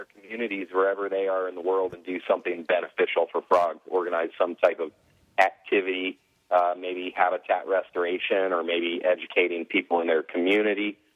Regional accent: Virginia, United States; I grew up in Northern Virginia, and Northern Virginia, right outside of Washington, D.C., the suburbs are definitely expanding.

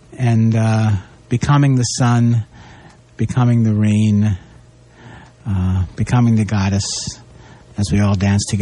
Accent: New York, United States; I am from Brooklyn.

